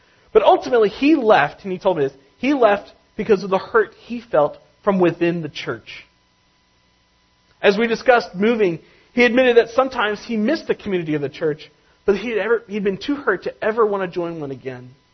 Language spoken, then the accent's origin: English; Atlanta, Georgia, United States; He and I grew up in Atlanta together. We were literally diaper buddies in the church nursery.